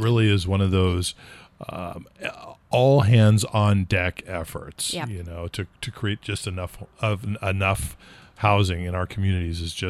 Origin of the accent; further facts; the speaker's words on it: California, United States; now in New England, United States; I grew up in California in a relatively new community where it was literally not an issue.